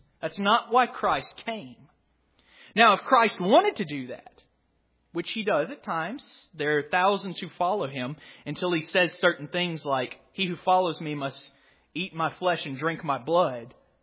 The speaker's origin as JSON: {"language": "English", "region": "Gulf Coast", "country": "United States", "said": "I am originally from the Gulf Coast, of course, and I spent many a weekend in New Orleans, Louisiana as well."}